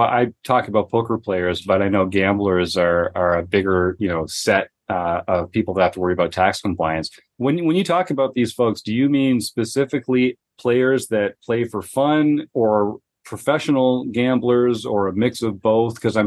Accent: Canada; So this is really interesting because I come at this as a Canadian. So in Canada, our winnings as recreational players are not taxed.

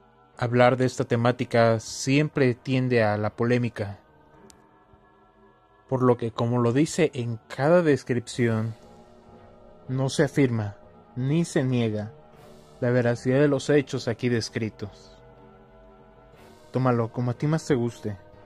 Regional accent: Sonora, Mexico; also born or lived in Ciudad Valles; Yo radicaba en Ciudad Valle, San Luis Potosí, pero soy oriunda de Sonora.

